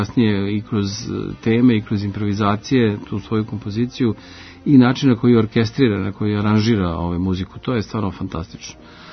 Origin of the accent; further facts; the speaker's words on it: Serbia; ja sam odavde iz Srbije i znam ko sam i šta sam i odakle potičem